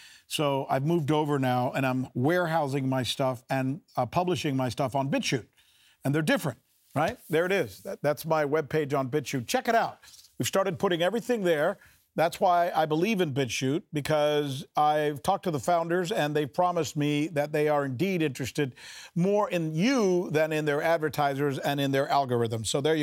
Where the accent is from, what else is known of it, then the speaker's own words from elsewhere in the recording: Miami, Florida, United States; the other guy who I grew up with in Miami, Marco Rubio